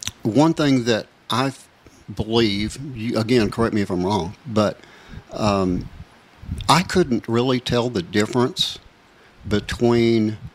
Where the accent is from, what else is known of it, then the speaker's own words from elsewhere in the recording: Texas, United States; also born or lived in Fort Wayne, Indiana; I'm a Texan. I was born and raised Texan, but, you know, I've been all over.